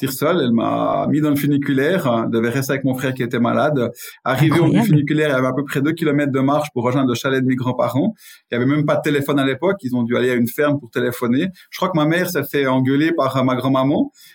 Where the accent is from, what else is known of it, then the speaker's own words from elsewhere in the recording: Neuchâtel, Switzerland; born there; Donc je suis né à Neuchâtel en 1972